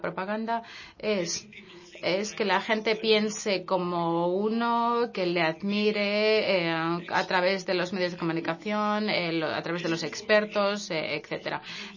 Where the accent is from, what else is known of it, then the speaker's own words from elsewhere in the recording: France; soy de Francia